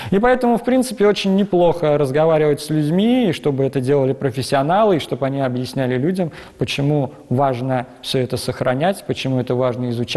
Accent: Staritsa, Tver Oblast, Russia; Я действительно родился в Старице

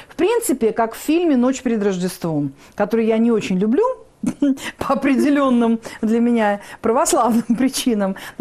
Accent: Moscow, Russia; born there; Нет, я не с Украины. Родилась я в Москве. Тут вы немножко попутали. Это папа у меня с Украины, мама у меня москвичка, поэтому у меня такая дружба народов. Я метиска, как сейчас говорят, да, наполовину русская, наполовину украинка, ну, православная

